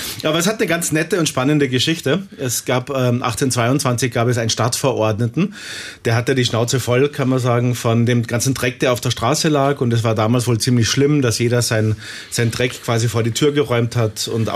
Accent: Austria; Da muss ich jetzt als Österreicher und nahezu nah an Wien und Salzburg lebender sagen

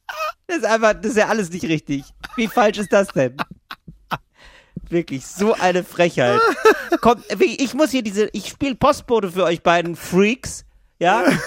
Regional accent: Northern Germany, Germany; Ich komme aus Norddeutschland.

